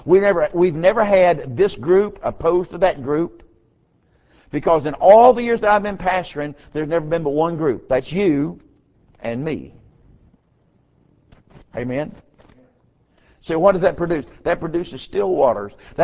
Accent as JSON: {"language": "English", "country": "United States", "said": "Ladies and gentlemen, I'm an American."}